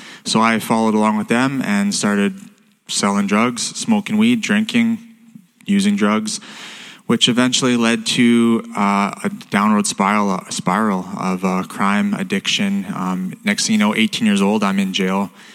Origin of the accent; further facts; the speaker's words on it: Edmonton, Alberta, Canada; I grew up in Edmonton, Alberta, born and raised in Edmonton.